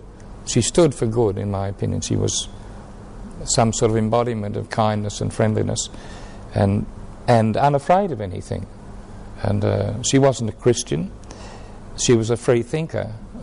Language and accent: English; Reservoir, Victoria, Australia; born there; looking after her at the old home that I was born in Reservoir.